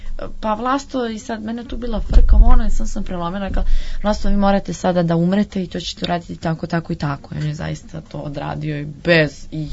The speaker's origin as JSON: {"language": "Serbian", "country": "Serbia", "said": "uzela sam da radim godinu 1994. kod nas u Srbiji. Mislim, današnje Srbiji."}